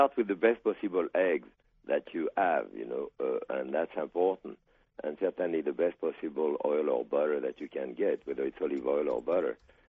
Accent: Connecticut, United States; accent: Yankee; I live in Connecticut, so you can recognize my Yankee draw.

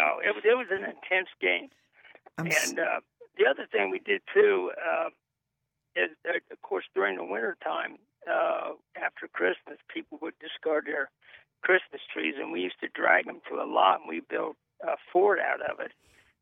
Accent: Columbus, Ohio, United States; now in Lancaster, United States; I was a kid back in the 50s, and I live in Lancaster now, but I was born and raised in Columbus, specifically German Village back in the 50s.

